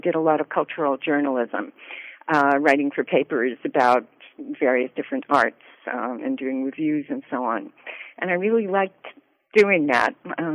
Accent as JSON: {"language": "English", "country": "Canada", "tie": "born or raised there", "also_born_or_lived": "Winnipeg / Ottawa / London", "moved": "as an adult", "lives_now": "United States", "said": "Born and raised in Canada. I lived in Winnipeg and Ottawa, and I went to McGill for my first degree, and then I went to Yale, and I've been in the States ever since, except for a number of years in London that I managed to get away."}